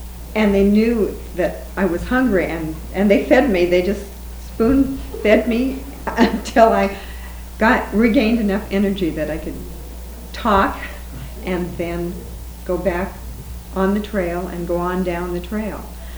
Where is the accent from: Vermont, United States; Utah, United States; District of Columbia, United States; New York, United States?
Vermont, United States; I'm from Vermont.